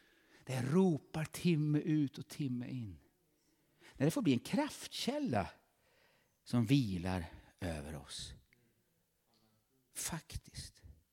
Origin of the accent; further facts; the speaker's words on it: Värmland, Sweden; accent: Värmland dialect; Ut på fältet till Värmland. Till Värmland. Så jag talar värmländska.